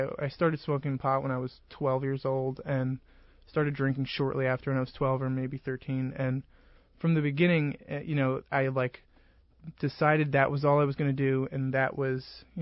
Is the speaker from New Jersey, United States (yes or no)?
yes; New Jersey, United States; accent: New Jersey; first of all, I'm from Jersey, so I have one strike against me for that.